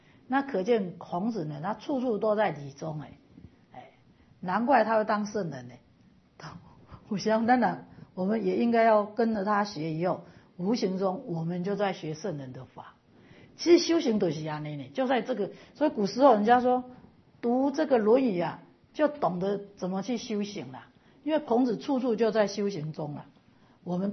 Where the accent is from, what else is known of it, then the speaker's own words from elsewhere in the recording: Taiwan; 在我们台湾算是最幸福的，台湾它受的灾难是非常之小，我们台湾人修福的人很多